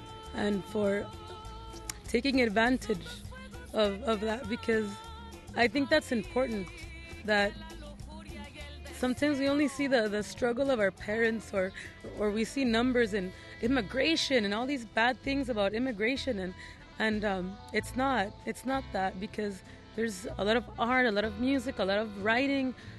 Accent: Los Angeles, California, United States; I grew up on Olvera Street, and this is like the base of where I learned my singing trade.

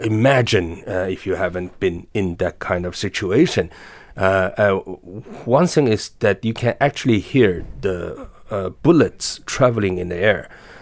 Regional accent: Xinjiang, China; I'm an Uyghur myself, and you probably know that, the concentration camp in Xinjiang, my home country

